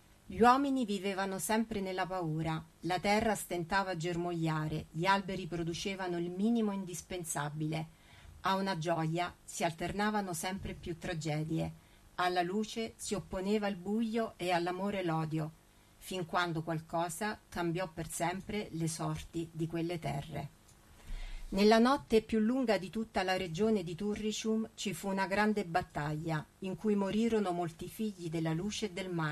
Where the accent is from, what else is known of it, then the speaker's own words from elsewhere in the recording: Ostuni, Apulia, Italy; Il paese in particolare è Ostuni, la città bianca, il mio paese di origine